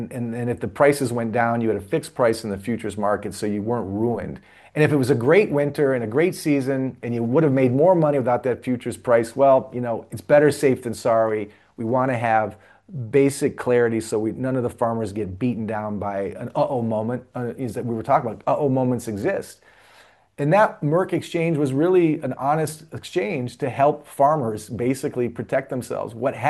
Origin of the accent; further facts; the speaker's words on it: Stevensville, Michigan, United States; Look, my hometown of Stevensville, Michigan, is also the hometown of David Stockman